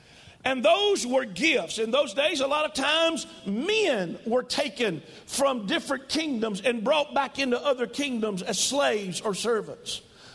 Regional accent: Mississippi, United States; You know, growing up, I grew up in Mississippi, in northeast Mississippi, and sometimes it takes more than one word to explain a word to us.

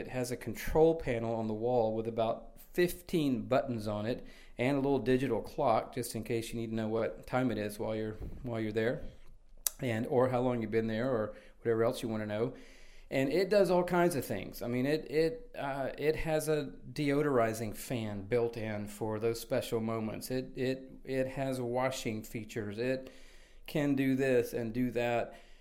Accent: Atlanta, Georgia, United States; my hometown of Atlanta, Georgia

